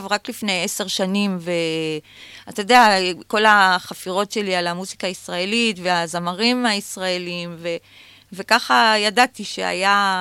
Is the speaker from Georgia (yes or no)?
no; Morocco; now in Israel; כי אני עוד לא הייתי בארץ, הגעתי לארץ ב-1970 ממרוקו